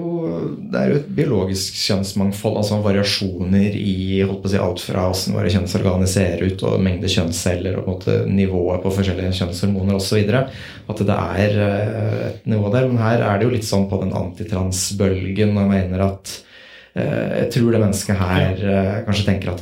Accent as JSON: {"language": "Swedish", "region": "Innlandet", "country": "Norway", "said": "Ja, så jag kommer från Toten"}